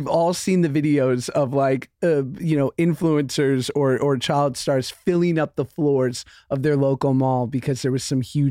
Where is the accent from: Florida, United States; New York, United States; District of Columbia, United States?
New York, United States; There were so many moments in my life growing up in New York where fat camp was threatened